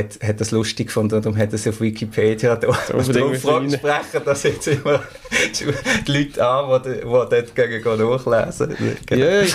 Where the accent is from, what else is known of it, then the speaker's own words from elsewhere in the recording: Hölstein, Basel-Landschaft, Switzerland; so bei einer Familie mit drei Geschwister aufgewachsen in Hölsten im Waldenburgertal.